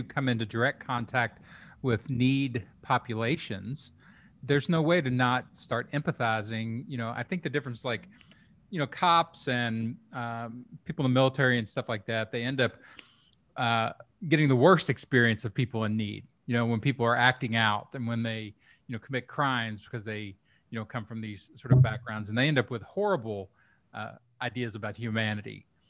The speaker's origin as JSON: {"language": "English", "region": "Kentucky", "country": "United States", "tie": "born or raised there", "said": "like I grew up in Kentucky and I was on the border of the city and the, you know, the country."}